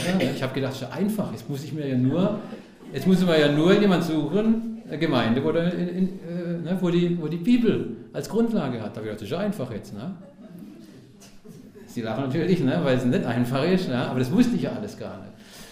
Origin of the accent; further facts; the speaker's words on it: Karlsruhe, Baden-Württemberg, Germany; Dann habe ich gedacht, Pforzheim, ich komme aus Karlsruhe.